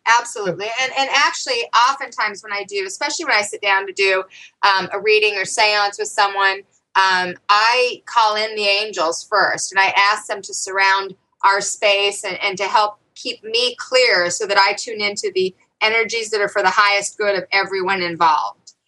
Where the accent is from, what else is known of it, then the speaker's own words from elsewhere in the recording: Salt Lake City, Utah, United States; When I was growing up in Salt Lake City, Utah, in the late 70s, early 80s, when these things were starting to happen to me, you didn't talk about it.